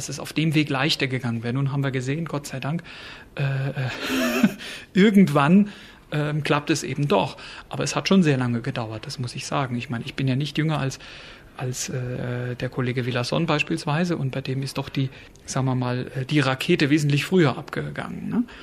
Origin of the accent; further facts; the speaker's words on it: Germany; als Deutscher müsste man ja annehmen, nachdem das die meisten Opernhäuser der Welt ja doch in Deutschland stehen, dass man hier kontinuierlich immer weiter nach oben kommt.